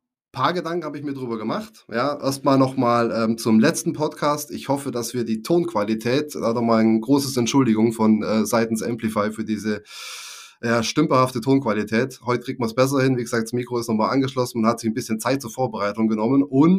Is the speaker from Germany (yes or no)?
yes; Bavaria, Germany; accent: Swabian; Hochdeutsch oder Schriftdeutsch zu sprechen, weil Vater aus dem Rheinland, Mutter aus dem Allgäu, in einem kleinen 700-Seelendorf aufgewachsen in Bayern